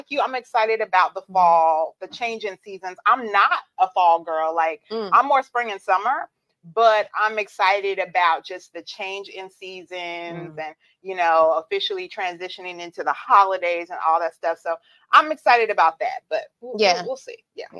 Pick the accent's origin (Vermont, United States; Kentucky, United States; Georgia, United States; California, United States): Georgia, United States; Atlanta; Atlanta. Yes. That's my hometown.